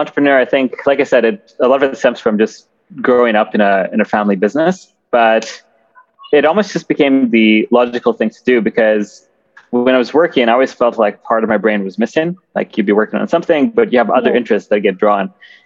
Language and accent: English; Kenya; also born or lived in Vancouver; Actually, I was born in Vancouver, but I was raised in Kenya. And so I spent a lot of my time growing up there.